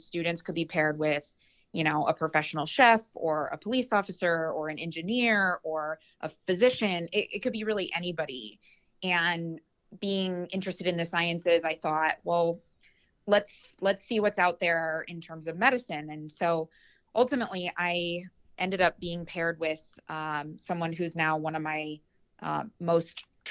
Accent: Albuquerque, New Mexico, United States; But I really say that I grew up and I'm really from Albuquerque, New Mexico.

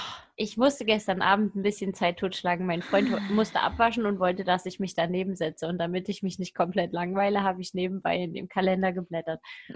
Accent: Germany; warum muss ich als Deutscher wissen, was ist ein Possessivpronomen und was ist ein Konjunktiv?

